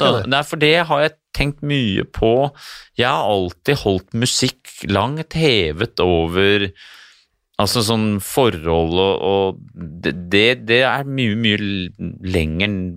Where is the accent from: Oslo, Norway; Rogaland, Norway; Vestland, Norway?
Oslo, Norway; et gjenlevende eksemplar av noen som født og oppvokst i Indre Oslo by.